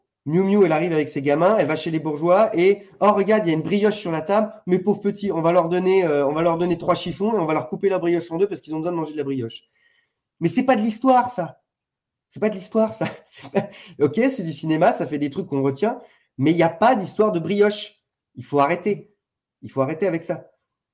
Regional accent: Ghana; Regarde ma tronche, je viens du Ghana

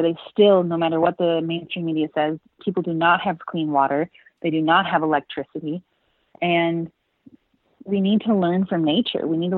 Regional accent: Minnesota, United States; now the fact that I'm in a tenure track position at the place where I originally wanted to be in my home state, it was like a miracle.

